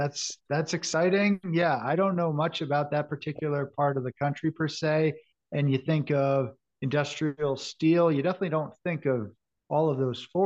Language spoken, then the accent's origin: English; New York, United States; also born or lived in Vermont; now in Colorado, United States; I'm from New York State. I lived in Vermont for probably half of my life